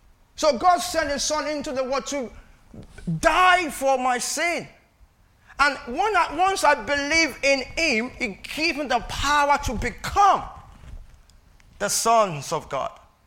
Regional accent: Nigeria; regardless of who you are, I came from Nigeria, I have people from different places here.

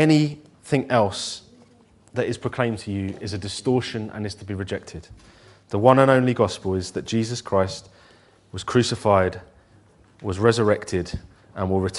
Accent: North London, London, United Kingdom; I'm a lad who grew up in North London and I don't say my word. My accent is a bit rough in patches.

